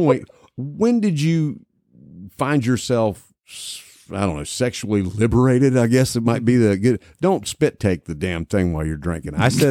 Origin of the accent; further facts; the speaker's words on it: West Virginia, United States; Virginia, we're neighbors. We're West Virginia hillbillies ourselves.